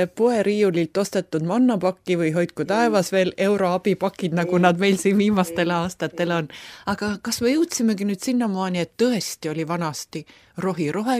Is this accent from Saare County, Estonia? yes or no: no; Kiviõli, Ida-Viru County, Estonia; mina olen kivilinnast pärit, sõna otseses mõttes kivilinnast, kiviõlist ja seal oli asfalt ümber maja